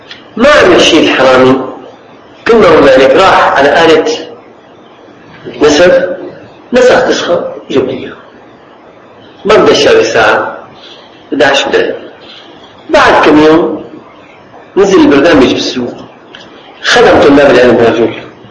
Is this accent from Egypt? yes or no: no; Damascus, Damascus Governorate, Syria; عندنا في سوريا في دمشق